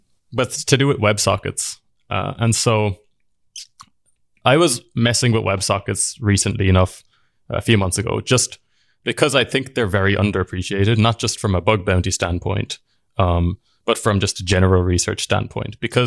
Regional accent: Ireland; now in Edinburgh, United Kingdom; I live in Edinburgh in Scotland, but I'm half Irish, half Japanese. I grew up in Ireland. And so the minute Justin realized that I could speak Japanese

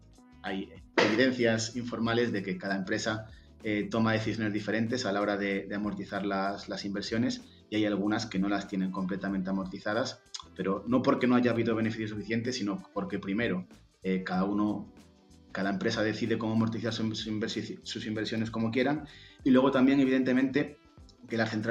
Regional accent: Galicia, Spain; Sí y no, depende. Soy gallego, lo siento.

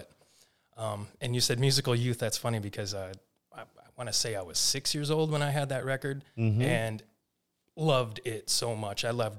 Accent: Flint, Michigan, United States; So I'm originally from Flint, Michigan.

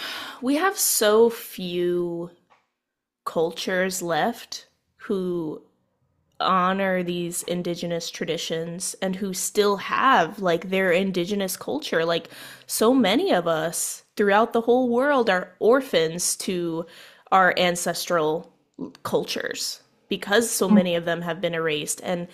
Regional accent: Kansas City, Missouri, United States; I'm from Kansas City, and our football team is called the Chiefs.

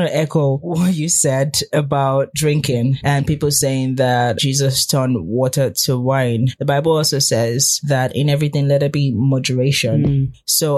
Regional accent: Delta, Nigeria; I'm from Delta State. No shaking.

